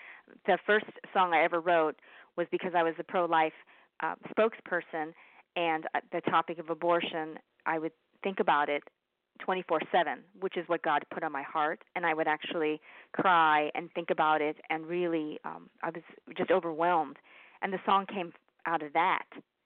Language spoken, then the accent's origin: English; Naples, Florida, United States; my hometown, Naples, Florida, here, where I'm living now